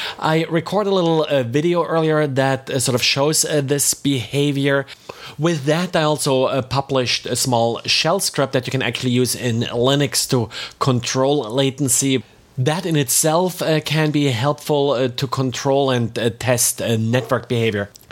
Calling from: Jacksonville, Florida, United States; I am recording from Jacksonville, Florida.

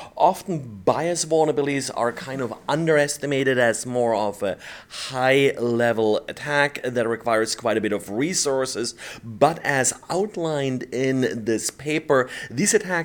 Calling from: Baltimore, Maryland, United States; today I'm recording from Baltimore, Maryland.

